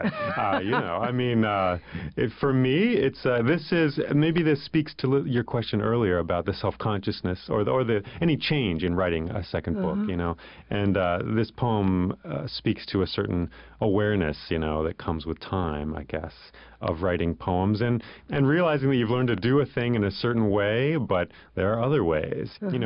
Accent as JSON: {"language": "English", "town": "Ithaca", "region": "New York", "country": "United States", "tie": "born or raised there", "said": "I grew up here in Ithaca and returned after about 15 years away."}